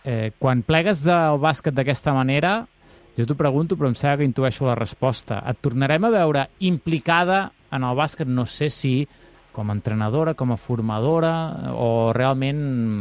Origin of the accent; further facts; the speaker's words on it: Girona, Catalonia, Spain; Jo com a gironí que soc